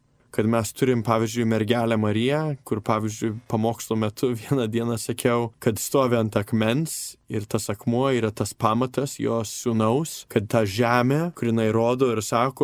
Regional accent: United States; Aš aiškiai užaugau Amerikoje.

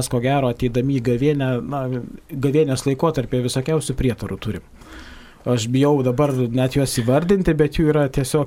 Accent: Kaunas, Kaunas County, Lithuania; aš esu pats kaunietis ir, kaip sako, aš esu iš Kauno

